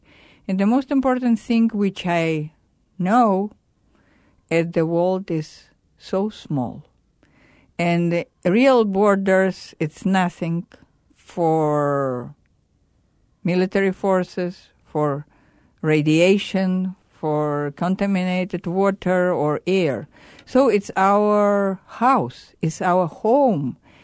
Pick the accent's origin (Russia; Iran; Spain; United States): Russia; Veliky Novgorod, Novgorod Oblast; born there; English is a second language; I was born in Novgorod the Great in Russia. My father and mother, they are from Volga River, from central Russia. … We are mixed.